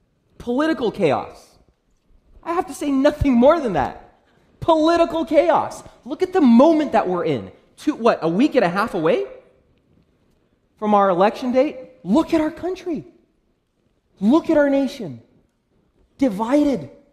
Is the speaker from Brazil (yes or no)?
yes; Brazil; I'm from Brazil, so this hit close to home